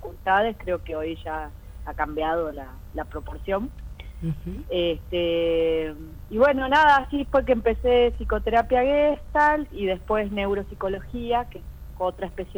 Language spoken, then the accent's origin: Spanish; San Salvador de Jujuy, Jujuy, Argentina; moved away as an adult; now in Salta, Argentina; en San Salvador de Jujuy, de donde soy oriunda y donde viví hasta 2019, que ahí me vine a vivir a Salta.